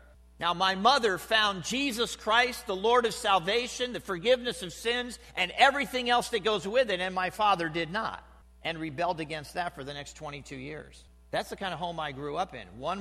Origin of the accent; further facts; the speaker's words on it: New Jersey, United States; now in Ohio, United States; Now, I'm from New Jersey. Anybody know where New Jersey is?